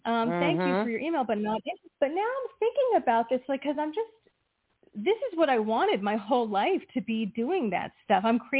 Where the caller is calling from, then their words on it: New Jersey, United States; from New Jersey.